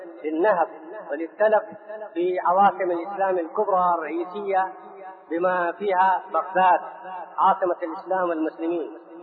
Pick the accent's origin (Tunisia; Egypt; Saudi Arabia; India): India; أن أتحدث عليكم في اختصار عن بلدي الهند التي ليس لها حق علي فحسب